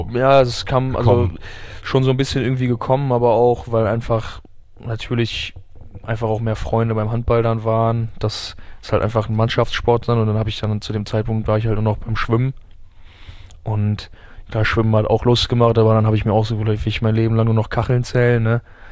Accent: Gummersbach, North Rhine-Westphalia, Germany; also born or lived in Frankfurt; Mein Vater hat dort gearbeitet in Frankfurt und dann bin ich halt da dann eben zur Welt gekommen, aber dann nach ein paar Wochen direkt wieder hier nach Gummersbach dann in die Heimat.

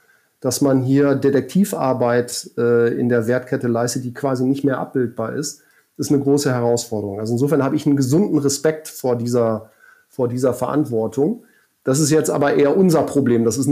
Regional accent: Germany; now in Switzerland; weil ich als Deutscher ja in der Schweiz arbeiten darf und auch größtenteils da lebe

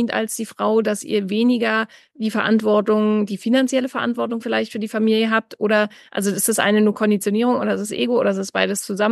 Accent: East Germany, Germany; Ich komme aus Ostdeutschland

